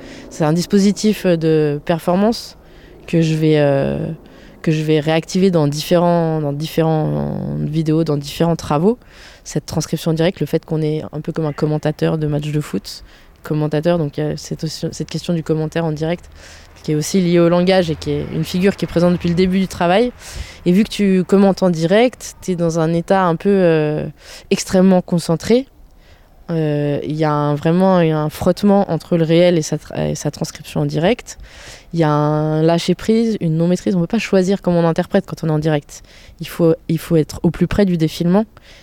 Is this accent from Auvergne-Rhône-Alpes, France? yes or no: yes; Sallanches, Auvergne-Rhône-Alpes, France; born there; Donc moi, je suis née à Sallanches.